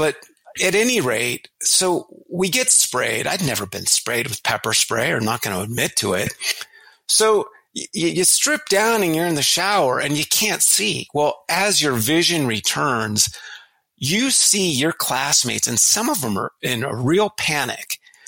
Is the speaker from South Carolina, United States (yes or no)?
no; Portland, Oregon, United States; I'm back in my hometown of Portland, Oregon, again